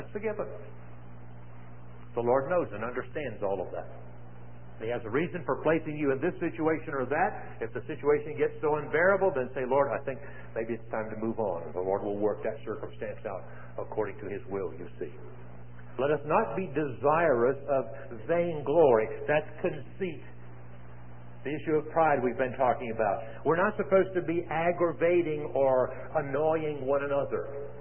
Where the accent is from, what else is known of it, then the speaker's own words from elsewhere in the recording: Missouri, United States; I'm from Missouri, you know, show me state kind of a thing.